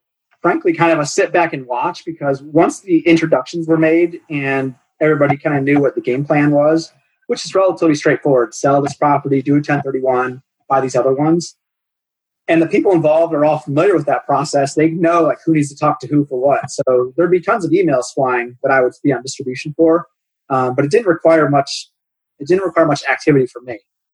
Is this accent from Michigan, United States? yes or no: no; Cleveland, Ohio, United States; And I kind of know the area because I grew up in Cleveland, or just east of Cleveland.